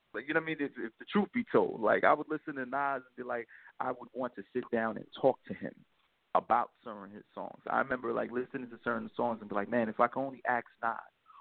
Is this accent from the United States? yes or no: yes; Brooklyn, New York, United States; I was also coming from Brooklyn, so, you know … was, you know, was the homie.